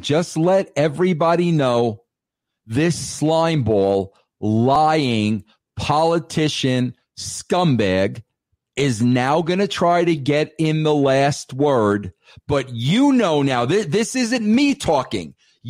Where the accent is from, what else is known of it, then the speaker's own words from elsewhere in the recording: New York, United States; Bro, I'm a guy from New York. When you're from New York, bro, nobody bullshits you.